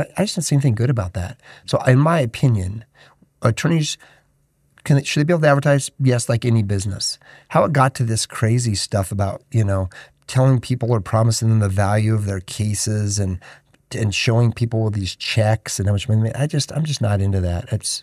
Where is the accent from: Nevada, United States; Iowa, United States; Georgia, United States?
Nevada, United States; moved away; I came from Nevada. It was where I grew up at.